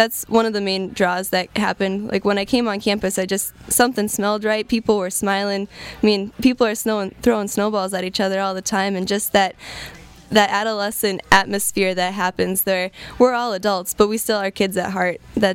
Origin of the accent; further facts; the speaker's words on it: Minneapolis, Minnesota, United States; I'm from Minneapolis, Minnesota. I'm an only child down there, and my mom and dad are just, I grew up skiing with them.